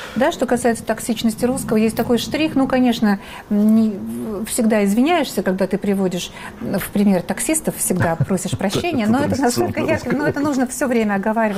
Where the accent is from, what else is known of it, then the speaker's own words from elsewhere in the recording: Moscow, Russia; вы из России, я из Москвы.